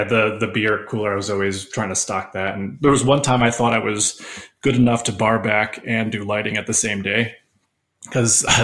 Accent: Connecticut, United States; moved away as an adult; also born or lived in Boston; now in North Las Vegas, United States; Originally from Connecticut, but been in Boston for half my life. And now I'm recently moved to North Las Vegas.

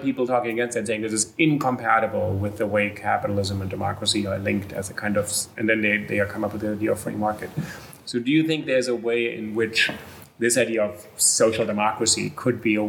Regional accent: West Berlin, Berlin, Germany; And I grew up in West Berlin, next to East Germany.

